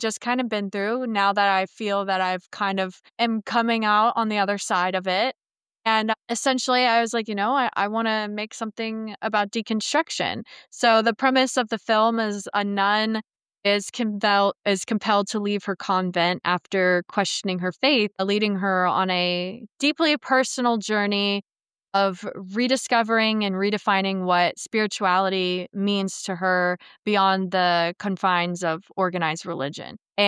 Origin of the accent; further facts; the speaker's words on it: United States; born there; I was born in America.